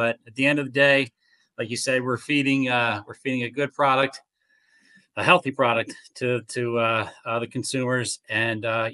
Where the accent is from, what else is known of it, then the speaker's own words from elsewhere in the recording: Pennsylvania, United States; now in Ithaca, United States; I'm from Pennsylvania, and I'm up here in Ithaca, New York now.